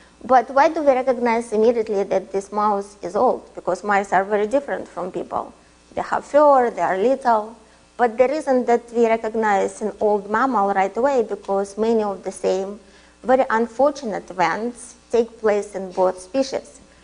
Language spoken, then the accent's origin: English; Russia; as you probably have guessed, I come from Russia